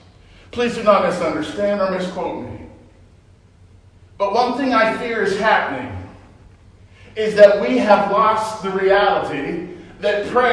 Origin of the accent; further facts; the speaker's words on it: Beloit, Ohio, United States; I grew up in Beloit, Ohio. Actually, the suburb of Westville, I'm sure.